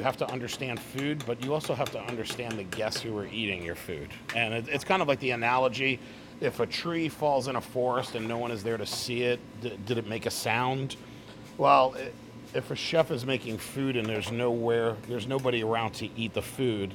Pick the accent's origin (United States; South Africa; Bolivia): United States; Long Island, New York; now in Atlanta, United States; I'm originally from New York. Me and my meatball recipe. So I grew up on Long Island.